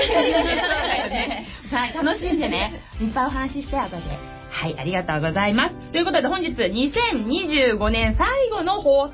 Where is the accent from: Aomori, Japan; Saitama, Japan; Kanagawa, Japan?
Kanagawa, Japan; Kawasaki; 川崎生まれ川崎育ち、自称夢見ヶ崎動物公園専属アイドル … のリーダー、おしゃべり担当